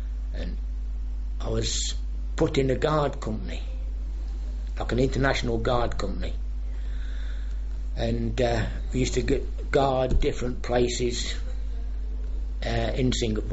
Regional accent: Leicester, East Midlands, United Kingdom; born there; I was born in Leicester on 17th of May 1933.

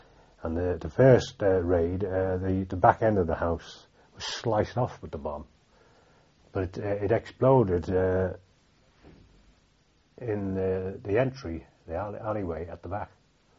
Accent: Liverpool, North West England, United Kingdom; born there; I was born in Liverpool. In a street called Doncaster Street. That's been demolished.

